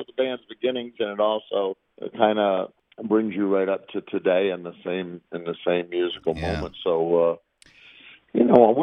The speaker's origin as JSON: {"language": "English", "town": "Tampa", "region": "Florida", "country": "United States", "tie": "born or raised there", "said": "And growing up in Tampa, we lived right on Highway 41"}